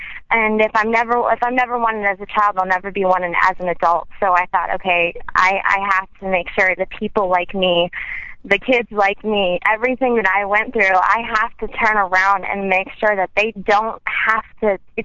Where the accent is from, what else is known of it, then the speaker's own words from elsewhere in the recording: California, United States; I'm from California. You know how it is, equal respect.